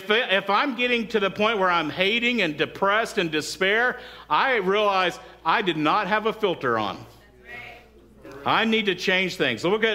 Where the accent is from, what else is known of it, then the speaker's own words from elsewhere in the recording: Texas, United States; Like, I grew up in West Texas where you had to let it run for about 3 or 4 minutes so that the boiling hot water got out of the hose first.